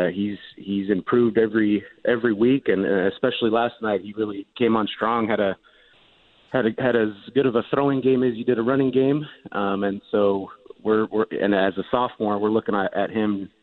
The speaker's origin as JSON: {"language": "English", "town": "Kerman", "region": "California", "country": "United States", "said": "And me and my coaching staff, we're from Kerman"}